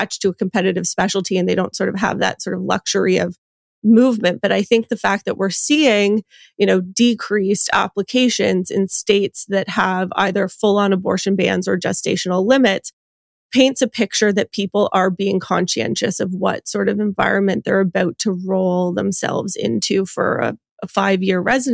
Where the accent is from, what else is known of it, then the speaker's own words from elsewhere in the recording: Canada; And I think as a Canadian, I mean, I certainly wrote this when I was a fellow in the US.